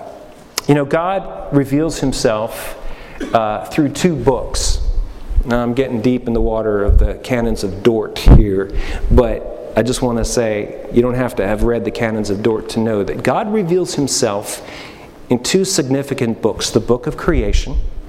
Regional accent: Alberta, Canada; whether it was attending my hockey games growing up in Alberta, Canada, back when I was a kid

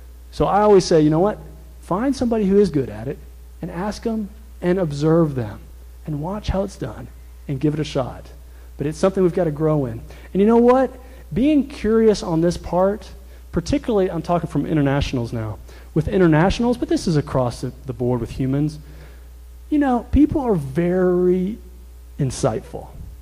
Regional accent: Wilmington, North Carolina, United States; I'm from Wilmington. I'm from North Carolina. And I'm from the Southeast, other parts and place.

